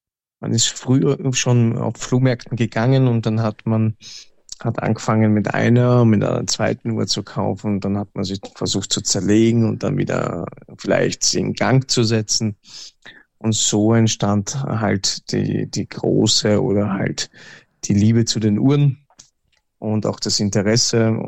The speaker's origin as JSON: {"language": "German", "country": "Austria", "said": "oder man besucht halt die Schule in Karlstein bei uns in Österreich."}